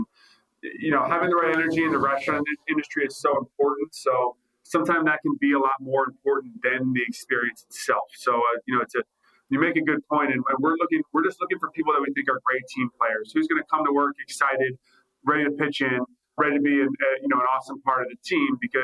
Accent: New Jersey, United States; I'm from southern New Jersey, almost all the way down at the bottom. I grew up right outside, about 10, 15 minutes from Atlantic City and right across the water from Ocean City, New Jersey.

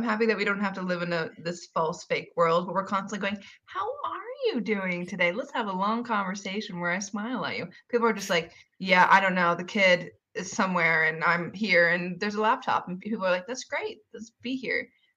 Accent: United States; So personally, I am an American, right?

